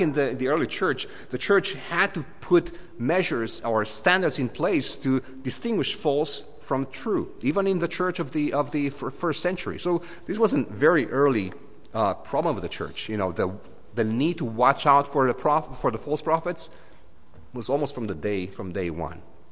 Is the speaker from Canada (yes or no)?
yes; Canada; we don't speak about this because we're Canadian and we're nice.